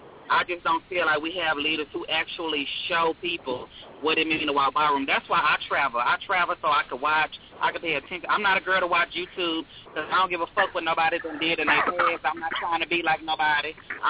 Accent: Gulf Coast, United States; I am from the Gulf Coast, and the scene period is not what it used to be.

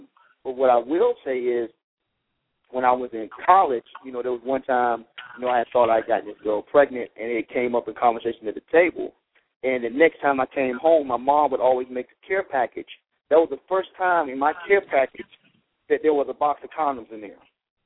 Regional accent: North Carolina, United States; I grew up in North Carolina

